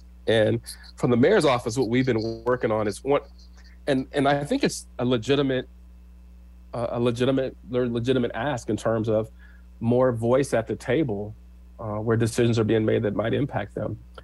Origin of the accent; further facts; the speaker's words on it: Lincoln, Nebraska, United States; I'm born and raised in Lincoln myself, and you can tell I'm a Black man